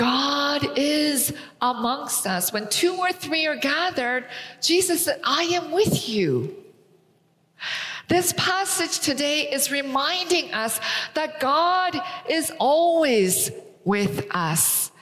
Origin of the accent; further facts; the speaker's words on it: Canada; I am Korean. I'm Korean American. I grew up in Canada